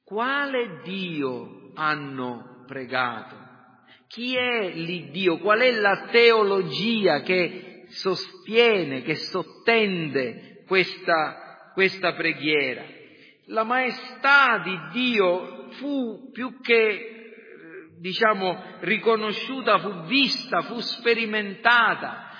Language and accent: Italian; Sicily, Italy; parla l'italiano perfino più correttamente di noi che siamo siciliani